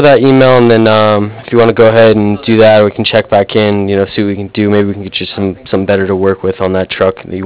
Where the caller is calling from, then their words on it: San Diego, California, United States; also born or lived in Oregon; We're down here in San Diego, actually. But I actually just moved from Oregon 2 years ago, actually, down to San Diego.